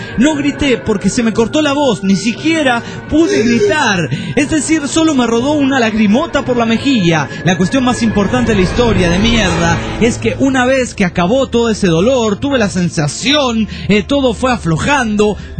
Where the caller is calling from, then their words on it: San Luis, Argentina; de San Luis, Argentina.